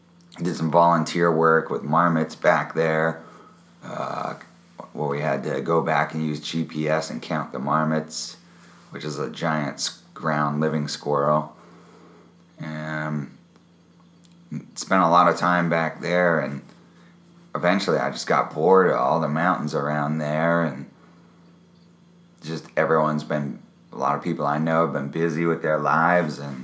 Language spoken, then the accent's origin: English; Pennsylvania, United States; now in Bellingham, United States; I'm from Pennsylvania. I've been living in the Pacific Northwest for a long time in Seattle-Tacoma area in Bellingham.